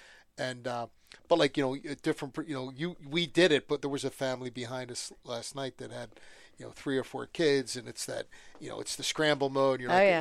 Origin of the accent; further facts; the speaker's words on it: Ireland; I'm Irish, so I never forgive.